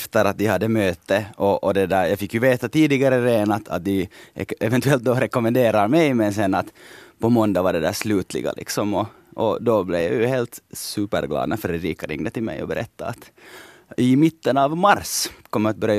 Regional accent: Helsinki, Uusimaa, Finland; also born or lived in Espoo; jag är alltså ursprungligen från Esbo, och sen har jag bott i Helsingfors sen jag var 10.

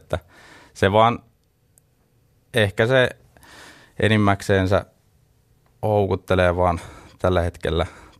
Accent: Kiikoinen, Pirkanmaa, Finland; mä oon kotoisin tuolta Saastamalan Kiikoisista, ja siellä lajivalikoima oli aika niukka, pieni paikkakunta.

